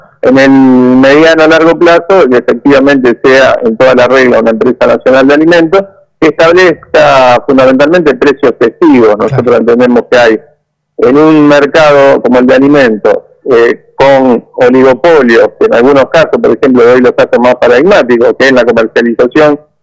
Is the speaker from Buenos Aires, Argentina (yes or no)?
no; Río Ceballos, Córdoba, Argentina; born there; Yo soy cordobés, yo soy nacido en Córdoba.